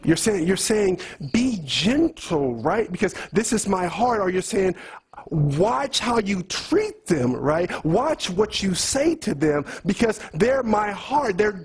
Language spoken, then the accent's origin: English; Oakland, California, United States; I'm from Oakland.